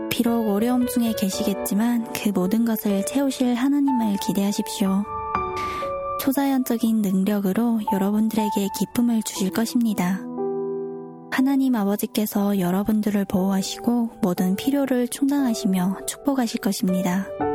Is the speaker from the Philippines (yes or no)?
no; North Korea; now in South Korea; 저희는 북조선에서 나서 자라왔고 이제 남조선에 와서 살면서